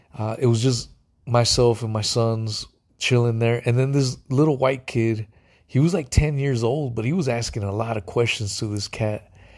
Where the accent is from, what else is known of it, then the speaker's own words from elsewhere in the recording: West Coast, United States; And in my mind, again, I'm originally from the West Coast. I suppose Florida is the South, but it's a different kind of South. Now I'm in North Carolina and South Carolina and shit, and that's the fucking South.